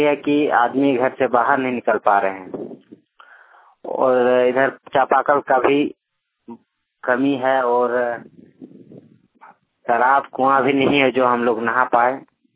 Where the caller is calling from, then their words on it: Asanbani, Jharkhand, India; ग्राम Asanbani post बरातांत थाना चित्रा जिला देवघर से बोल रहा हूँ।